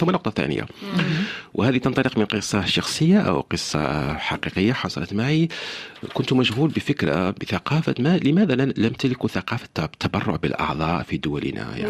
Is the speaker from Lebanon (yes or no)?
no; Algeria; أنا ربما أنطلق من الجزائر، ولكن تهمني القصة الإنسانية، تهمني حياة الإنسان.